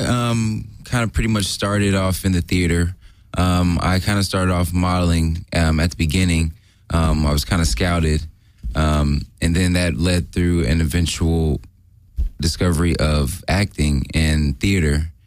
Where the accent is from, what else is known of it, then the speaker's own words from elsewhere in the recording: Atlanta, Georgia, United States; now in Los Angeles, United States; And I'm originally from Atlanta, so... this is all taking place there